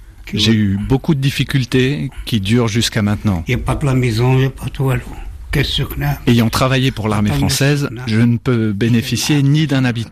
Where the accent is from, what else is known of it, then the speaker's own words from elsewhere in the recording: Sidi Bel Abbès, Sidi Bel Abbès Province, Algeria; now in France; Ce jour-là, j'étais caché chez moi à Bel Abbès.